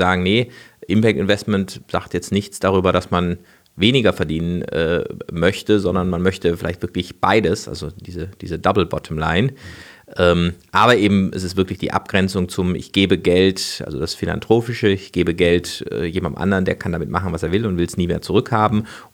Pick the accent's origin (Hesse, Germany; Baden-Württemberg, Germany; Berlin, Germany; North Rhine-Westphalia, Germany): Baden-Württemberg, Germany; Freiburg; Ich komme aus Freiburg, das ist ja so eine Ökostadt